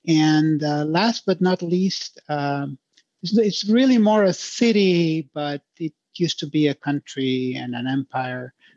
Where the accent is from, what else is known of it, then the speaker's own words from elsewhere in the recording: Mexico; I came from Mexico originally. And in Mexico at the time when I was growing up, the president was omnipotent.